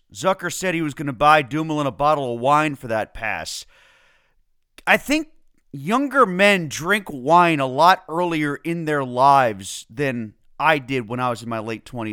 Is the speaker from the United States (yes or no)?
yes; New England, United States; I spent a lot of summers in Maine growing up in New England, and I love lobster.